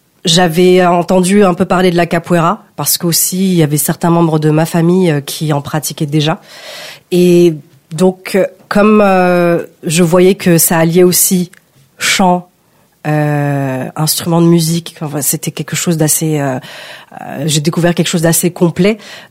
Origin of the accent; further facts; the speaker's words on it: Madagascar; now in Argenteuil, France; Donc je ne suis pas brésilienne, moi je suis originaire de Madagascar. Et donc je suis à Argenteuil depuis 2 ans.